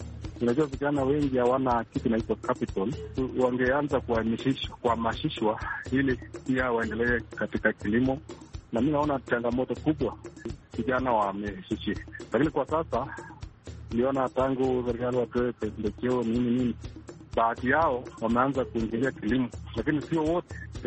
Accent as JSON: {"language": "Swahili", "town": "Eldoret", "region": "Uasin Gishu County", "country": "Kenya", "said": "natoka mji wa Eldoret."}